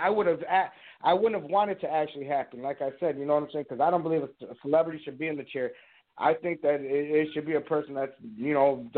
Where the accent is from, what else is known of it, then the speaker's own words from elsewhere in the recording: San Antonio, Texas, United States; I'm originally from San Antonio, so I mean I'm a Spurs fan